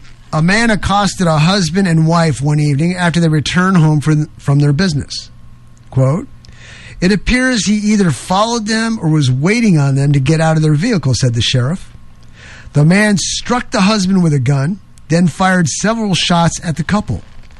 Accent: New York, United States; Remember, I'm from New York, so they get interesting up in New York.

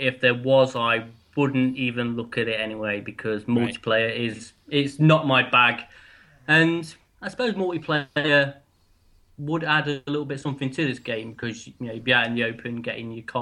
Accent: England, United Kingdom; we're all from England here.

